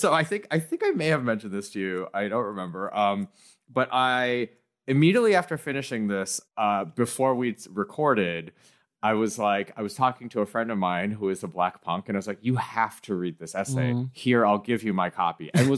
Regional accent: Midwest, United States; I grew up in the Midwest and like, engaged with a lot of this type of white culture

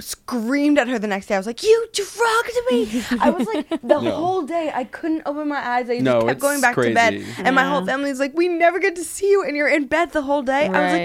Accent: Long Island, New York, United States; also born or lived in Connecticut; Long Island.

